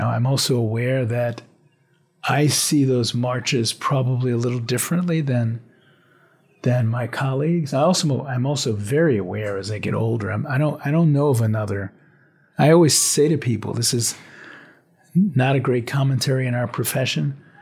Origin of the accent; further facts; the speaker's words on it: New Orleans, Louisiana, United States; But growing up in the South in the era, I mean, I have a very powerful memory of the high school I went to is called St. Augustine's High School. At the time, New Orleans is a very Catholic city